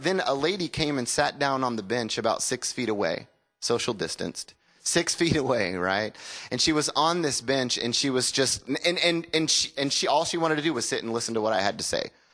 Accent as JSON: {"language": "English", "region": "the South", "country": "United States", "said": "And I was like, yes, ma'am, we are Christians. We're from the South."}